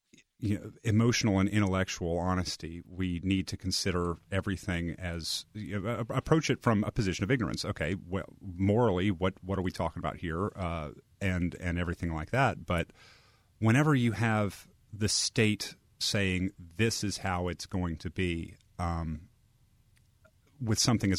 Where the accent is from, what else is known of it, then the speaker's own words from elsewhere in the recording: Arkansas, United States; I'm from Arkansas, and I haven't heard that.